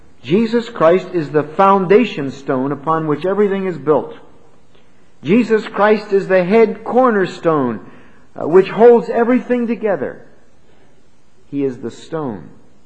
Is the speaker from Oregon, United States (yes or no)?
no; Pennsylvania, United States; But I grew up in Pennsylvania. And in Bucks County, Pennsylvania, there's a lot of stone houses.